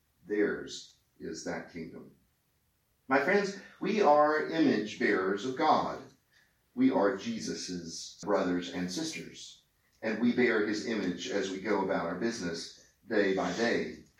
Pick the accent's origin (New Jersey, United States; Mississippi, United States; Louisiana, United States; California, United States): Mississippi, United States; Jackson; in a southern church like the one that I grew up in Jackson, Mississippi, with no air conditioning in it.